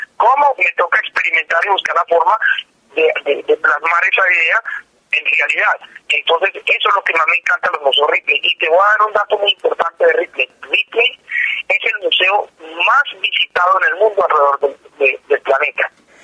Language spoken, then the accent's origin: Spanish; Colombia; now in United States; Yo nací en los Estados Unidos, vivo hace muchos años en los Estados Unidos, pero viví mi infancia o mi juventud en Colombia